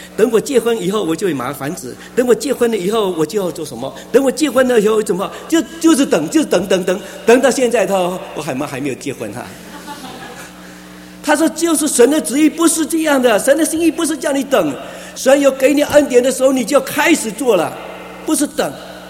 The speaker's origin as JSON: {"language": "Chinese", "town": "Fuzhou", "region": "Fujian", "country": "China", "said": "我是福州人啊，那还有福州人啊，他也是福州人，我们很好讲福州话"}